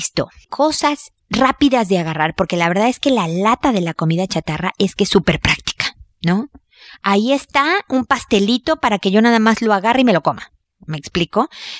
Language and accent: Spanish; Mexico; soy mexicana